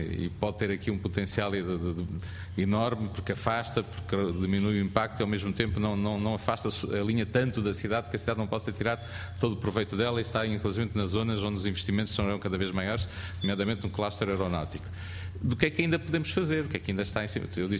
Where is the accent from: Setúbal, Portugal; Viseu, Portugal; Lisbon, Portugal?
Viseu, Portugal; Eu sou de Viseu, única capital do distrito que não tem caminhos de ferro, mas tem previsto um corredor norte Aveiro-Salamanca.